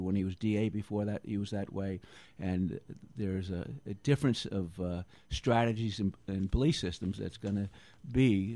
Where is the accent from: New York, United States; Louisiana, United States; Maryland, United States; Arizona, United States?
New York, United States; Well, I'm 61 years old, born and raised in Columbia County, lived here most of my life.